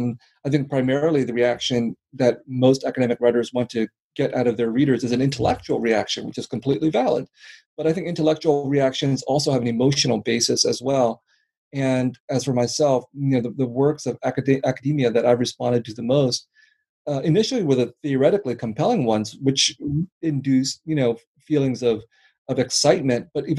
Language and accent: English; United States; my exposure to the Vietnam War growing up in the United States was partly through the stories of the Vietnamese refugee community and my parents